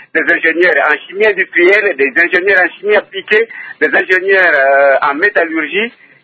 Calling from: DR Congo; et un sac de ciment 50 kilos ici chez nous au Congo, de 15 à $50.

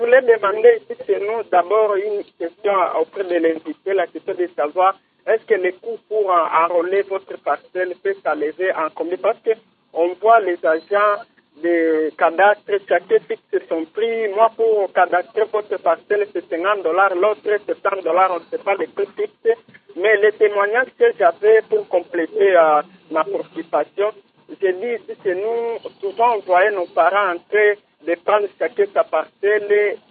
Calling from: Kindu, Maniema, DR Congo; Ici chez nous à Kindu, il arrive que certaines personnes aillent s'installer très loin dans la forêt là.

